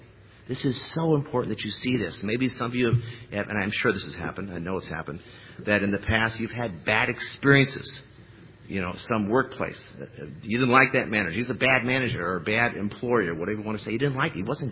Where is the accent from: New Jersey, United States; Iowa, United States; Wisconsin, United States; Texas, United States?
Iowa, United States; But, you know, I'm from Iowa, and after the harvest, what you want to do is you want to plow the field up.